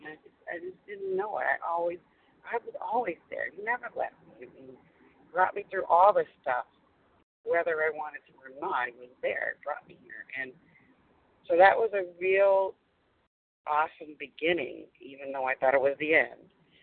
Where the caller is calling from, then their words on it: Massachusetts, United States; I'm calling from Massachusetts.